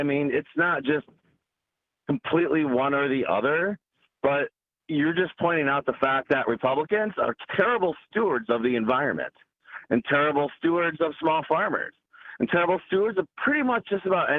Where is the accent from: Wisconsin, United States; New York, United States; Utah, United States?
Wisconsin, United States; now in Milwaukee, United States; Actually, I'm actually from Waukesha County.